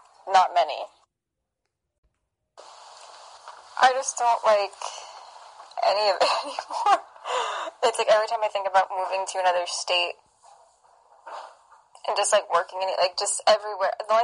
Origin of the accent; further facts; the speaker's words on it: New York, United States; I don't think I have any accent, and I think speaking quickly, that's probably from me being a New Yorker.